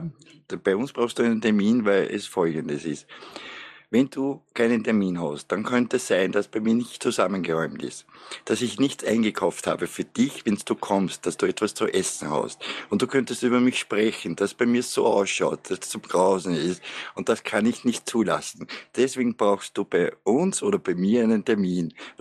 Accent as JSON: {"language": "German", "region": "Vienna", "country": "Austria", "lives_now": "Upper Austria, Austria", "said": "ich bin ein Wiener, bin nach Oberösterreich gezogen"}